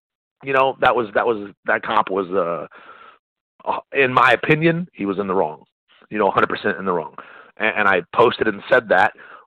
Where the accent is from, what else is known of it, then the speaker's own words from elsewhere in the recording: Huntington Beach, California, United States; also born or lived in Compton; I was born in Compton. I didn't grow up there, but I grew up in Huntington Beach. But my family all lived in Compton for 69 years.